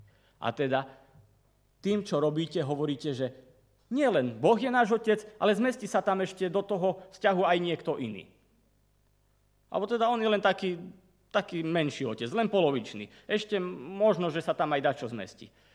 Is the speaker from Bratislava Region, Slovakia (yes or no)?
no; Trenčín, Trenčín Region, Slovakia; born there; A ja tak áno, naozaj som sa narodil v Trenčine.